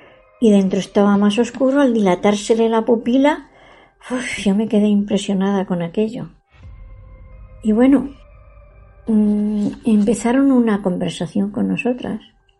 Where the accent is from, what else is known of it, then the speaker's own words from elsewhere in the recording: Jumilla, Region of Murcia, Spain; Nací y me crié en Jumilla, provincia de Murcia.